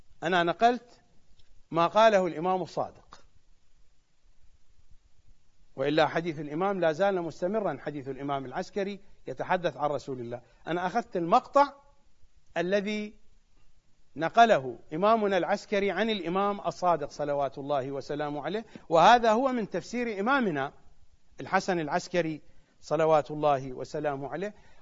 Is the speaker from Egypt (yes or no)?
no; Iraq; accent: Iraqi Arabic; ملبس بالضبط في لهجتنا العراقية يعني كلاوتشي.